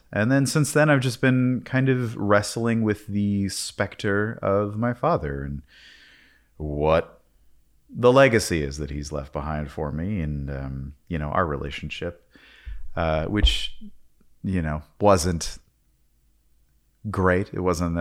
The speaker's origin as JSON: {"language": "English", "town": "York", "region": "Pennsylvania", "country": "United States", "tie": "born or raised there", "said": "I have just recently gotten back from my hometown of York, PA, dealing with the death of my father"}